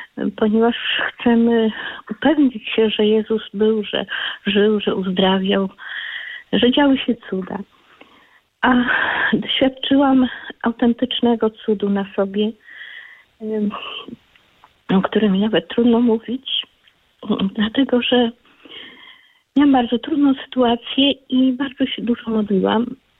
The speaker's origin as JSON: {"language": "Polish", "region": "Pomeranian Voivodeship", "country": "Poland", "said": "z Pomorskiego."}